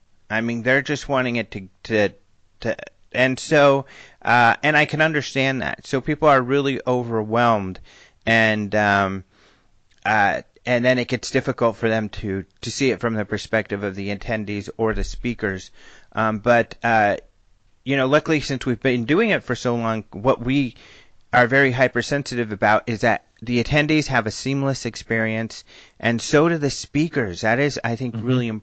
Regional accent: Denver, Colorado, United States; I loved it because I'm a Broncos fan. I'm from Denver.

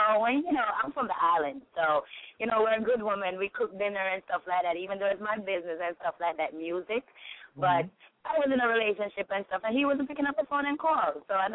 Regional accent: New York, United States; also born or lived in Jamaica; now in Atlanta, United States; Okay, I was born in Jamaica. I grew up in New York. I spent most of my life in New York, and then I moved to Atlanta

